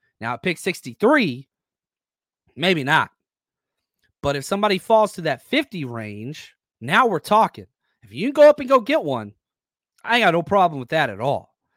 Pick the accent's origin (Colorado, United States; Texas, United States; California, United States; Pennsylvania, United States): Texas, United States; I grew up in Texas. My dad lived in Georgia. So every summer, I would go spend time with my dad